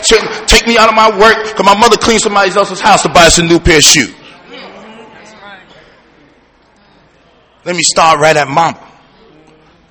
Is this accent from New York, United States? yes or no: yes; Brooklyn, New York, United States; I'm from the Brownsville section of Brooklyn. I was brought up on like welfare cheese, Spam, peanut butter, getting online in 1966 with the shopping cart.